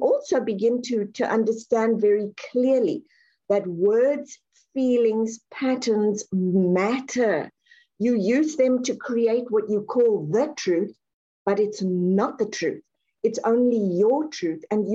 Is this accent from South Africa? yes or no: yes; South Africa; I grew up reading in the UK, I think it was called Enid Blyton. I'm from South Africa